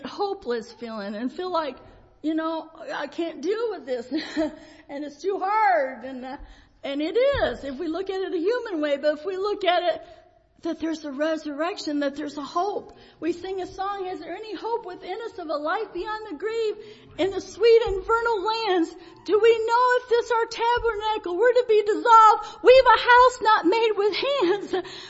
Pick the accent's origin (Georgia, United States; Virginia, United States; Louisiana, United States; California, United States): Virginia, United States; Richlands; born there; I was born in Virginia, Richlands, Virginia.